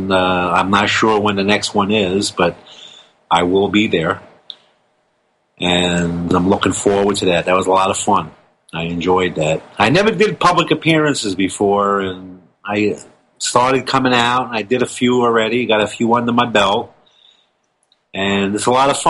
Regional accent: Athens, New York, United States; So if you're from my hometown, remember, October 29th, 5 p.m., at the Athens Firehouse, Athens, New York.

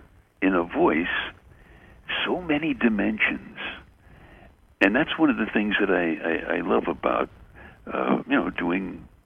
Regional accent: Brooklyn, New York, United States; I grew up in Bay Ridge, Brooklyn

